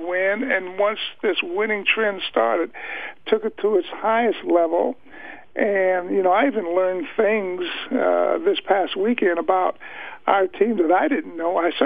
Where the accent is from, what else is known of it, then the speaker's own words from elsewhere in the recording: Ohio, United States; I grew up in Northeast Ohio. Cleveland Browns were my favorite team as a youngster